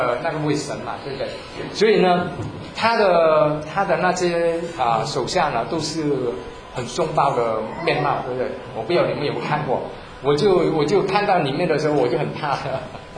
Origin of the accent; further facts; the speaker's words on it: Vietnam; 我虽然是生长在一个乱战的时间，是从越南来，是越战的时候我生长的